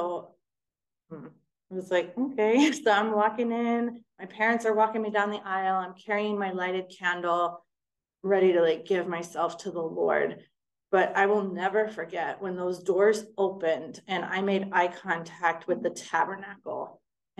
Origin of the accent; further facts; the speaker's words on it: Ohio, United States; So I'm from Ohio, which is in like really small town Ohio, which yeah, is a part of just my history, right?